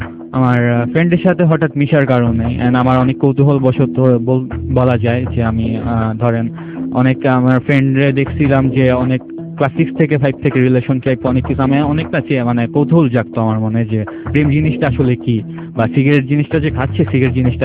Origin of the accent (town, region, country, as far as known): Dhaka, Dhaka Division, Bangladesh; born there